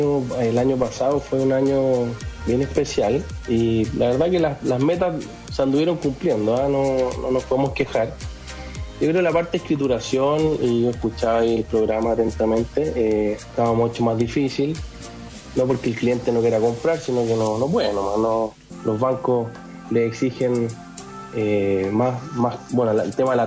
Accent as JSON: {"language": "Spanish", "country": "Chile", "said": "hay que decirlo como buen chileno"}